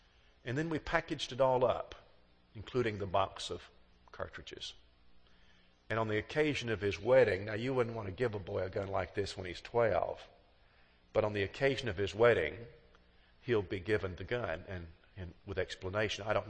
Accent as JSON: {"language": "English", "region": "Alabama", "country": "United States", "said": "And I said, \"I'm from Alabama.\""}